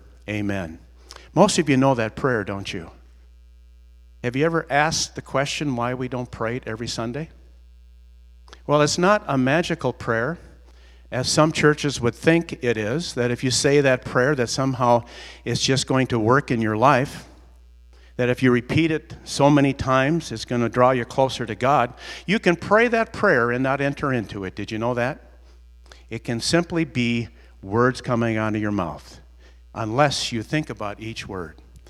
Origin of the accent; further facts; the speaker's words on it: United States; Now, growing up in America, we said this prayer